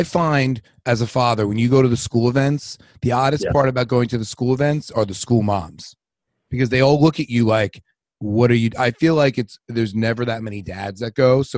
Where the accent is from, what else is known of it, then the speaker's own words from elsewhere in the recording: New York, United States; Us Long Islanders make an impression.